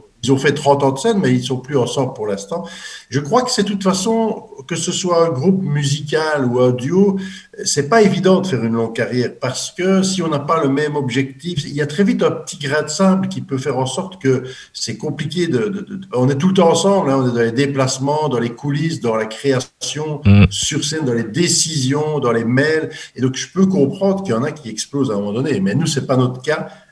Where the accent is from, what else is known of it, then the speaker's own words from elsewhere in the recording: Belgium; qui étaient encore plus marqués chez vous en France que chez nous en Belgique.